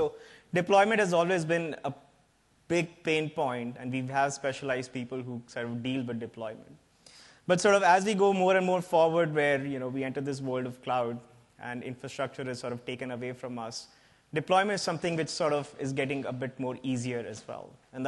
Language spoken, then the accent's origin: English; India; English is a second language; I do have a slightly foreign accent. I'm from India, so in case any of you has any trouble understanding me or hearing me, just shout out.